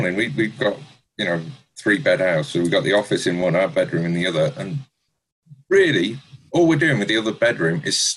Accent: England, United Kingdom; moved away as an adult; now in Reno, United States; Well, I'm a English guy. I've been in Reno for about 5 years now. I was an archaeologist over in England and Ireland for 15 years before coming here.

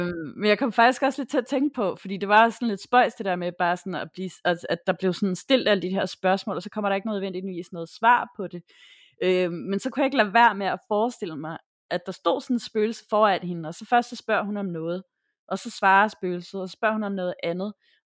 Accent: Herfølge, Zealand, Denmark; also born or lived in Tappernøje; jeg er vokset op i Tappernøje først, og så i Herfølge efterfølgende, men det er ikke så langt fra Hårlev.

